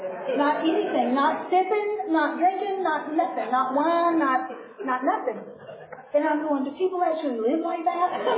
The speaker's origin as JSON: {"language": "English", "region": "Southern United States", "country": "United States", "said": "I mean, I'm from the South. I'm polite, and I nod, and I smile"}